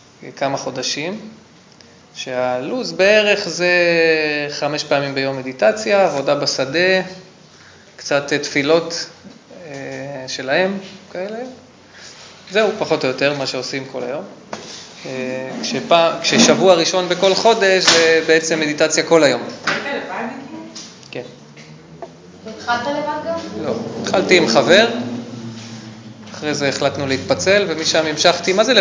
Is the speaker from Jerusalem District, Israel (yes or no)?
yes; Jerusalem, Jerusalem District, Israel; אני גדלתי בירושלים, נגיד, מגיל 12, למדתי בתיכון של יד האוניברסיטה